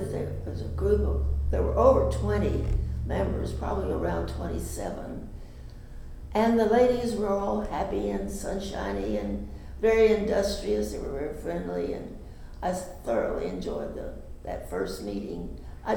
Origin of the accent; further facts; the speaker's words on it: Fort Worth, Texas, United States; I came from Fort Worth, Texas, and I never canned anything. Nobody in my area canned food.